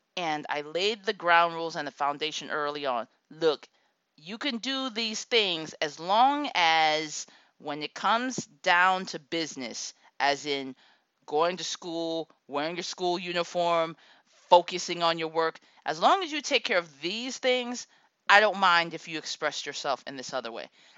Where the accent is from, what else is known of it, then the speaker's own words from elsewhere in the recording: Akron, Ohio, United States; Yes, I grew up in Akron, Ohio. Very middle size city in the Midwest.